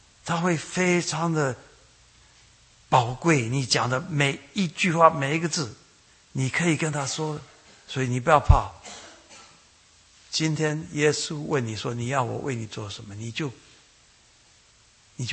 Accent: Taiwan; 我们台湾话说，你信的

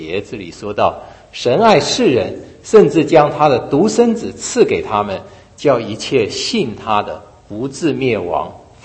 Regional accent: China; 可是呢，我们中国人就常常把你送了给我的礼物拿去送给别人

